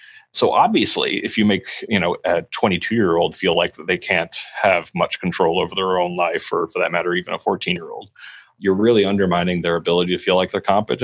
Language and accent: English; Newtown, Connecticut, United States; since I grew up in near Newtown, Connecticut